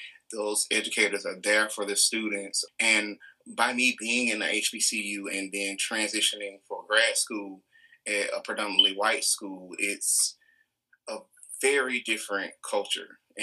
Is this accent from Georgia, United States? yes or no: yes; Columbus, Georgia, United States; I'm from Columbus, Georgia.